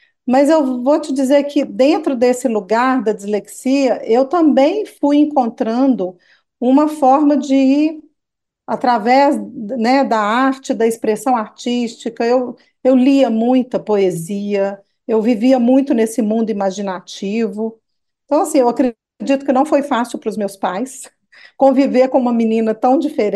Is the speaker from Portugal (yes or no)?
no; Minas Gerais, Brazil; accent: mineiro; now in São Paulo, Brazil; Não tem como, né, perder esse sotaque, por mais que eu moro em São Paulo há 9 anos, eu tenho esse jeito mineiro de ser.